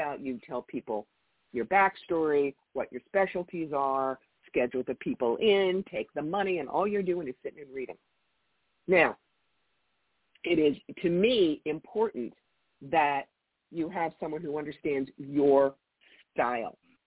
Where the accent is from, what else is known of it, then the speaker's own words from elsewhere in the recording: New York, United States; I mean, I came from a corporate background. I am a New Yorker.